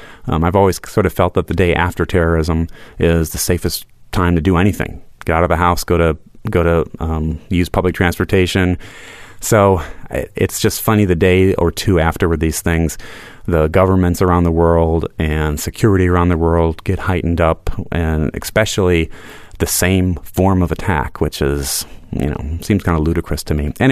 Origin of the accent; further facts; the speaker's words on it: Rock Island, Illinois, United States; where I was growing up, which is the Quad Cities, I grew up in Rock Island, Illinois.